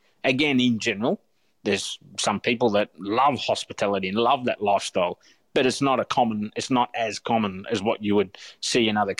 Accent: Australia; I'm an Aussie as they come. I'm fourth generation Australian.

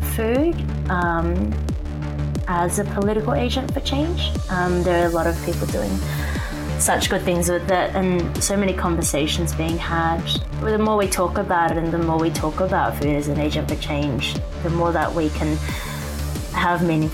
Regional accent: Sydney, New South Wales, Australia; I was born and raised in Sydney. I am a first generation Chinese to Malaysian born parents.

